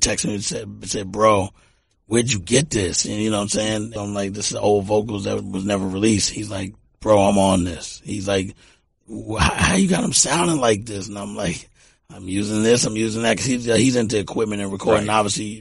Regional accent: Texas, United States; I come from Texas where the white people we were around

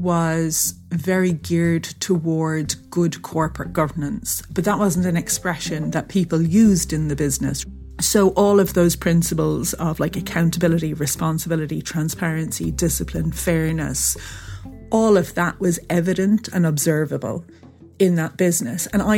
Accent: Ireland; also born or lived in England; I was born in England and we lived there till I was about seven. And then we moved to Ireland, which is where my parents are from. It was pretty typically Irish, big families, lots of parties.

